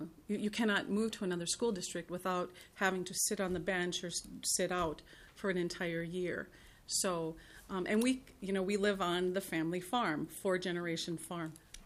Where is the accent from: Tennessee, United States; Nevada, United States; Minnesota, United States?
Minnesota, United States; Red Lake Falls; I grew up in Red Lake Falls.